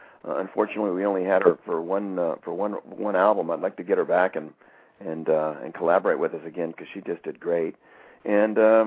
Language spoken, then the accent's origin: English; Billings, Montana, United States; You know, I grew up in Montana, in Billings, Montana, and I was always singing.